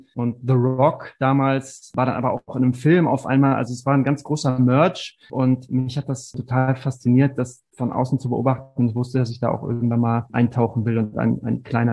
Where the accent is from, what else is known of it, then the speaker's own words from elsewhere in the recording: Stuttgart, Baden-Württemberg, Germany; Ich bin in Stuttgart geboren und aufgewachsen